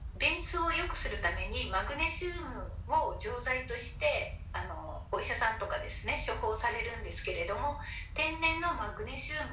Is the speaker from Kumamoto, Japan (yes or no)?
yes; Amakusa, Kumamoto, Japan; なんと私その天草で生まれ育ってるんですけれども、 うちの実家がですね水産業者をやってまして